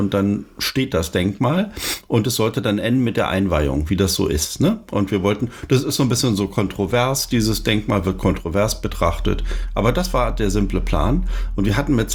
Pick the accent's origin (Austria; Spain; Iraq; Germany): Germany; East Germany; Du, ich bin Ossi